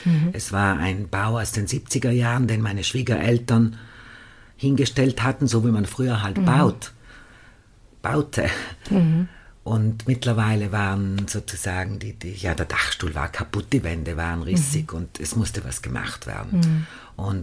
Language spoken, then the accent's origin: German; Klausen, Trentino-Alto Adige, Italy; Ich bin im Gasthof Klostersepp in Klausen aufgewachsen, musste schon als Kind mithelfen und bin jetzt sozusagen zu meinen Wurzeln zurückgekehrt.